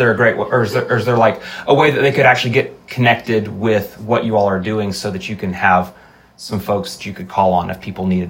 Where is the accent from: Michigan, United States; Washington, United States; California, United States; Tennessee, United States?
Tennessee, United States; Because we we're from Northeast Tennessee, but we've gotten really invested in what's going on.